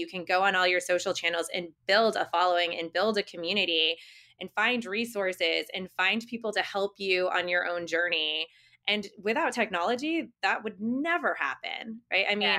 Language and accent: English; Saudi Arabia; now in United States; I live in New England now, which is where my family's from, but I actually did not grow up here. I grew up in Saudi Arabia.